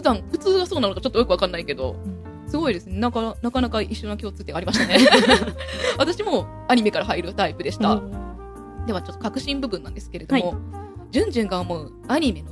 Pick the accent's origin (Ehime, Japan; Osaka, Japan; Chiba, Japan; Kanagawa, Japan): Ehime, Japan; Niihama; 隣の新居浜市出身なんですけど、